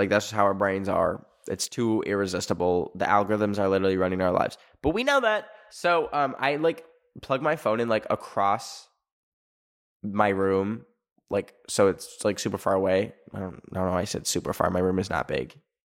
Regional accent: Alberta, Canada; born there; I was born in Alberta, which is basically Texas of Canada.

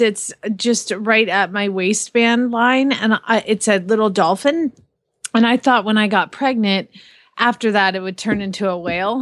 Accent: Phoenix, Arizona, United States; from Phoenix, Arizona.

